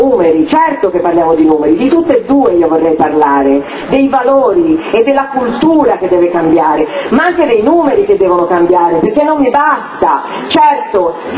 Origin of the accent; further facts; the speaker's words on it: Florence, Tuscany, Italy; vengo da Firenze.